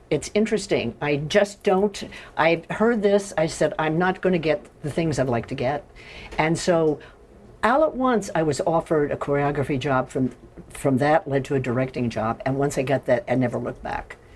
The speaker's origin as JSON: {"language": "English", "town": "Carthage", "region": "Indiana", "country": "United States", "said": "I'm from Indiana."}